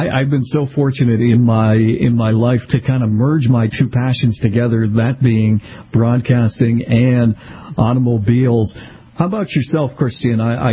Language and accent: English; New England, United States; You know, growing up in New England, this is kind of like Jay Leno has said to me, we didn't get to see as many exotic cars, and it was a big deal.